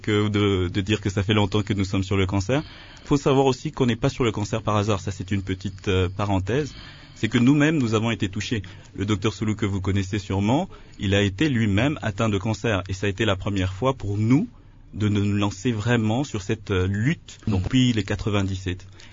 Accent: DR Congo; le problème aussi chez nous en RDC, c'est le système.

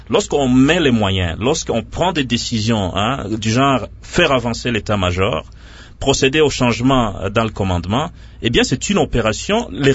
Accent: Walikale, North Kivu, DR Congo; Moi, je suis un élu du Nord Kivu. Hein, je suis de Walikale, mais j'ai des frères qui vivent dans la zone des Beni, et des frères de famille même.

